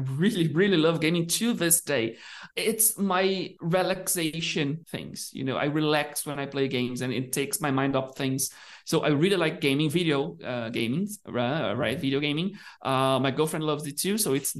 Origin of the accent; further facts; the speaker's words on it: Uberlândia, Minas Gerais, Brazil; Yeah, it's because I'm from Uberlândia in Minas Gerais, right?